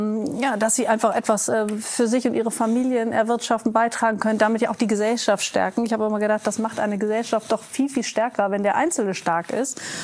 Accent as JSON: {"language": "German", "town": "Vechta", "region": "Lower Saxony", "country": "Germany", "tie": "born or raised there", "said": "Also ich bin aufgewachsen in Vechta. Das ist eine niedersächsische Kleinstadt, die tiefschwarz ist, also politisch tiefschwarz."}